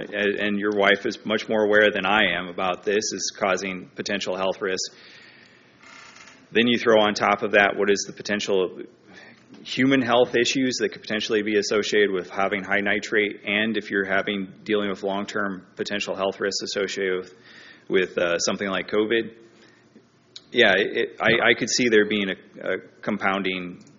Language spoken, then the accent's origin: English; Nebraska, United States; I'm from Nebraska. I'm from northeast Nebraska. I'm not too far away from Creighton, Nebraska.